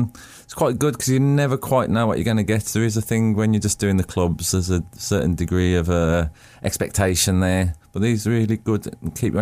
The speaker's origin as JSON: {"language": "English", "town": "Birmingham", "region": "West Midlands", "country": "United Kingdom", "said": "I am from Birmingham."}